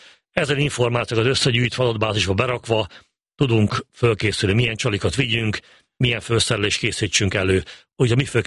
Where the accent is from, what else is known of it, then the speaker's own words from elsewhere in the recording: Csongrád-Csanád, Hungary; Egy faluban nőttem föl, Makó mellett, ahol a Maros folyó is folyik, és van egy kis tó.